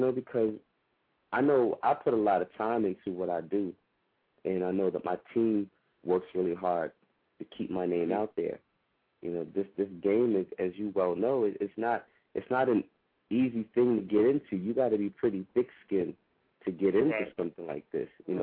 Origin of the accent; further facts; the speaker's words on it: Philadelphia, Pennsylvania, United States; people really took to me once I said that I was from Philly. You know, mm-hmm. I lived in West Philadelphia.